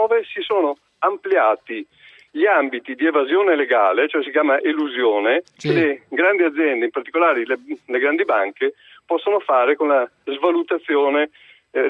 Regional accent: Padua, Veneto, Italy; Sono di Padova, in un giorno di festa vado a San Miniato.

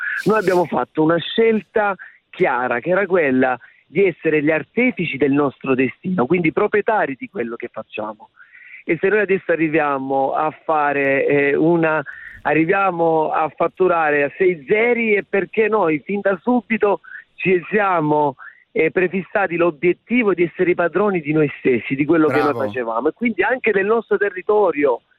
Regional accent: Scorrano, Apulia, Italy; born there; now in Lecce, Italy; Finalmente torniamo da Lecce, ci spostiamo a Scorrano, nel mio paese natale.

